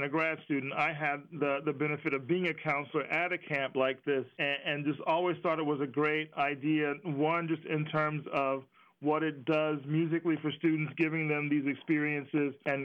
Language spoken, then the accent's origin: English; Philadelphia, Pennsylvania, United States; I grew up in Philadelphia and had the benefit of camps that were run by the city and were free to those who were interested.